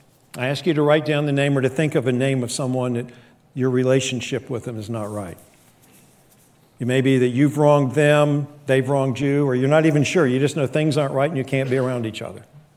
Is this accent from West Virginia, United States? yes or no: yes; West Virginia, United States; and I grew up in West Virginia.